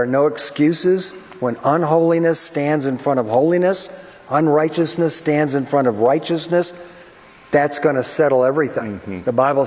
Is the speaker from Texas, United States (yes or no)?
no; Detroit, Michigan, United States; born or raised there